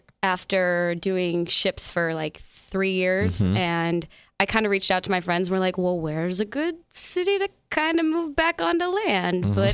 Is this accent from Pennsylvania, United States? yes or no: yes; Pittsburgh, Pennsylvania, United States; I am originally from Pittsburgh.